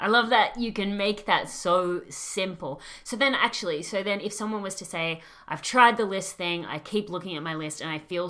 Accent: Australia; accent: Australian; Blame my Australian accent.

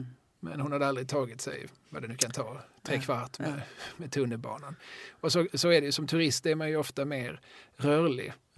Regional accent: Eslöv, Skåne, Sweden; när jag växte upp i Eslöv så var det ju som en spridd sanning i stan

